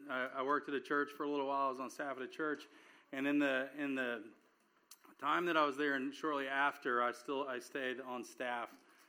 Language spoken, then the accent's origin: English; Dallas, Texas, United States; So I grew up here in Dallas, and I went to high school at Lake Highlands, graduated.